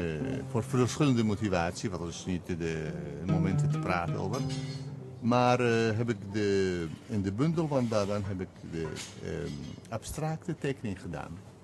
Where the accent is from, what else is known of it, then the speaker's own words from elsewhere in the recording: Italy; Dutch is a second language; ik kom uit Italië, in principe ook heb ik Italiaanse nationaliteit. Ik praat goed Italiaans en ik begrijp heel goed.